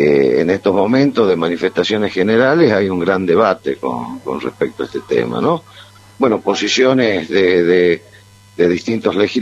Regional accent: Tucumán, Argentina; como tucumanos trabajar todos juntos, tanto oposición como oficialismo, tanto a nivel nacional como a nivel provincial

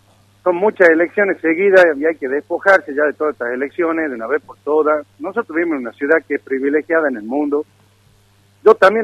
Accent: Yerba Buena, Tucumán, Argentina; yo, la verdad, soy nacido y crié en Yerobuena

